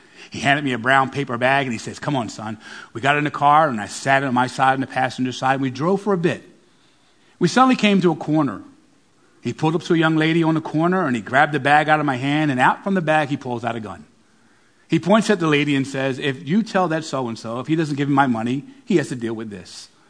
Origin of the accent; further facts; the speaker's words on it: Philadelphia, Pennsylvania, United States; born there; But I was born in North Philadelphia, the inner city of Philadelphia, the youngest of two siblings from my father's previous marriage.